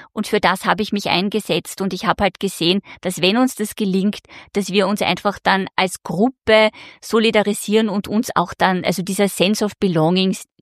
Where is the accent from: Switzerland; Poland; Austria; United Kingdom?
Austria; Velden am Wörthersee, Carinthia; Ich komme aus Velden am Wörthersee, bin in Klagenfurt 8 Jahre lang in ein Gymnasium gegangen mit Schwerpunkt Sprache, war dann ein Jahr lang in Paris